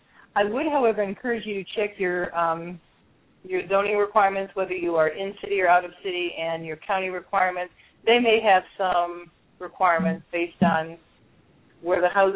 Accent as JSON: {"language": "English", "region": "Illinois", "country": "United States", "said": "I can only really speak for Illinois. I'm from Illinois"}